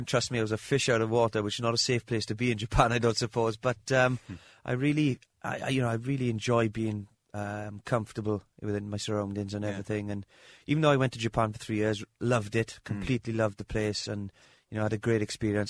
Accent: Wales, United Kingdom; Look, I was born in the Amon Valley. I'd lived there all my life.

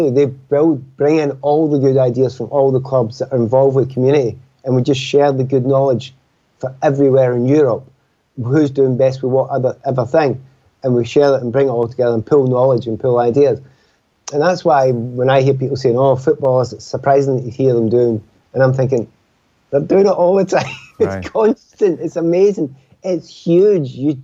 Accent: Glasgow, Scotland, United Kingdom; You know, different parts of Dublin have got slightly different accents. And I would know that as a Glaswegian.

